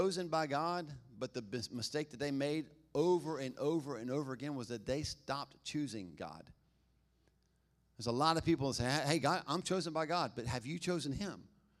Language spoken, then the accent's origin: English; Albemarle, United States; I'm from here. I mean, I'm from Albemarle. I moved here in the first grade. Does that make me from here? Been here long enough.